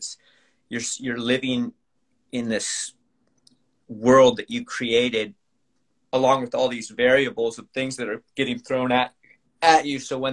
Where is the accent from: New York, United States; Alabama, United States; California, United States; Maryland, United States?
California, United States; Los Angeles; Because, I mean, I'm from Los Angeles.